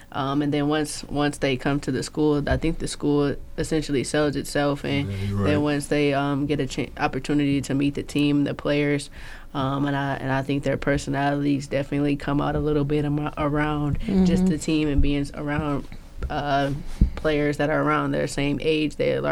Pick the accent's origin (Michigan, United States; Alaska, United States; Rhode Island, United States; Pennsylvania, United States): Michigan, United States; Grand Rapids; So I'm from the Grand Rapids area.